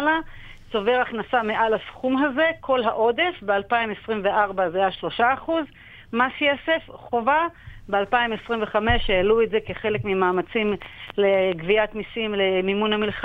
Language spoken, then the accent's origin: Hebrew; Kiryat Shmona, Northern District, Israel; איפה שגדלתי, אני מעבירה את מרכז הקובץ שלי לקריית שמונה